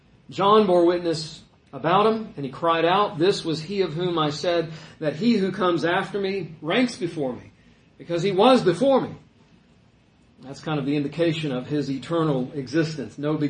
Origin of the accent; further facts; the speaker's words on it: United States; I know as an American, I think of rights.